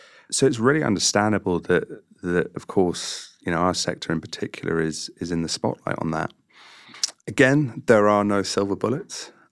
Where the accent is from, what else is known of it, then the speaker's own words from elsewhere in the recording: United Kingdom; You know, I'm British and the Sunday roast is a huge part of our culture